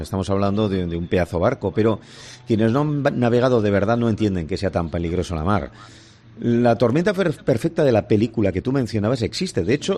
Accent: Basque Country, Spain; yo soy vasco

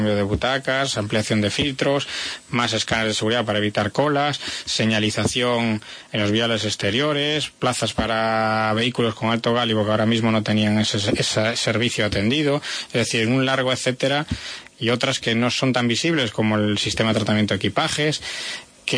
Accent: Galicia, Spain; Muy gallega porque soy gallego.

